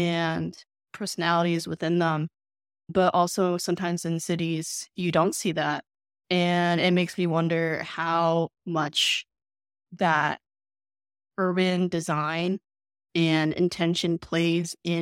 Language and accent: English; Boston, Massachusetts, United States; I'm from Boston, so I like that.